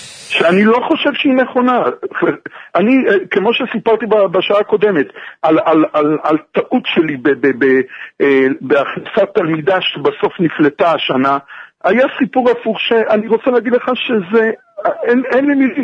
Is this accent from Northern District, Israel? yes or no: no; Haifa, Haifa District, Israel; אני ילד חיפאי, אני נולדתי בחיפה.